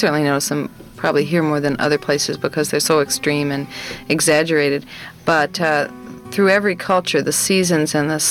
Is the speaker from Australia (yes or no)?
no; Anchorage, Alaska, United States; now in Fairbanks, United States; I grew up in Anchorage, and we have much more extreme conditions here in Anchorage.